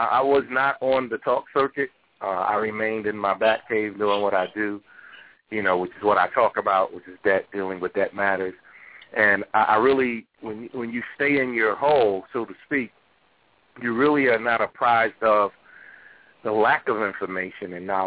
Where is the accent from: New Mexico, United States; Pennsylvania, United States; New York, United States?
New York, United States; New York City; I grew up clashing. I'm from New York, from Harlem. I grew up with slap boxing.